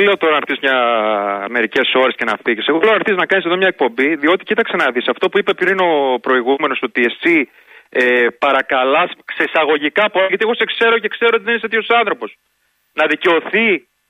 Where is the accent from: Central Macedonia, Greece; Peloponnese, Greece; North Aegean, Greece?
Central Macedonia, Greece; Serres; Και στο λέω εγώ που έχω καταγωγή από Σέρες.